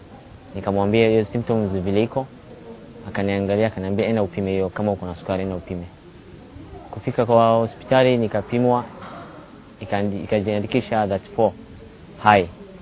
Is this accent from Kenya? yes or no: yes; Garissa, Garissa County, Kenya; niko na miaka 20. Mimi ni mwenyeji wa Garissa na nasoma shule ya Frontier Institution.